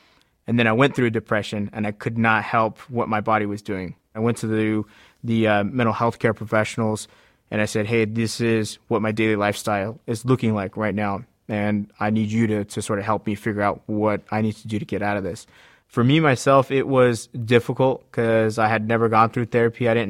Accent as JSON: {"language": "English", "country": "United States", "said": "Being Native American, there was sort of like this taboo mindset that Native Americans couldn't handle alcohol."}